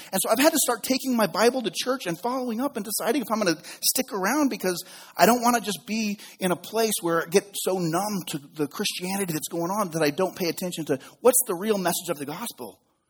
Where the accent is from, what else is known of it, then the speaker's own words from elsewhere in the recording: Reno, Nevada, United States; one of the greatest gifts I've ever been given in my life is being able to live in my hometown. I grew up here. I went to high school here. Robert McQueen High Lancers. Woo, yeah. Graduated from University of Nevada.